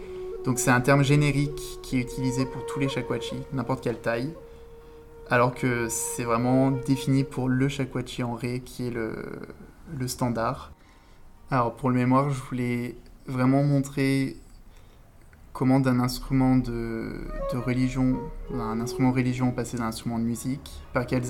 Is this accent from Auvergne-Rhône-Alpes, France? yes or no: yes; Grenoble, Auvergne-Rhône-Alpes, France; now in Saint-Étienne, France; j'ai 24 ans, je joue du piano et de la flûte, et j'habite à Saint-Étienne, mais je viens de Grenoble.